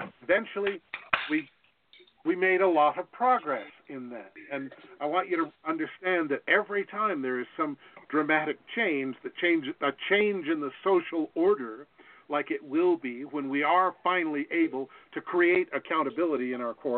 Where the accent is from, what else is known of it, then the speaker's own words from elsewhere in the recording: the South, United States; I'm from the South, and our family was, my father was a minister, and we were taught prejudice is wrong.